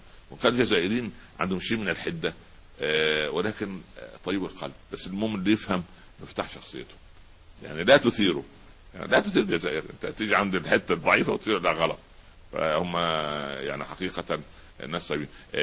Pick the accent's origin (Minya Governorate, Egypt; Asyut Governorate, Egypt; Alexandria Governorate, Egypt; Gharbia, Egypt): Minya Governorate, Egypt; Tala; اشعر انني اعيش في قريه تله في المنيا، كان ما خرجت من قريتي.